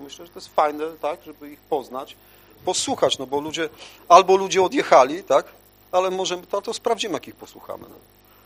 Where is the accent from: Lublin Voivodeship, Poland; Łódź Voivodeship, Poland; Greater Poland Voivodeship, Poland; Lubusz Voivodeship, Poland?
Lublin Voivodeship, Poland; Świdnik; Ja mówię, a ze Świdnika, tak, koło Lublina.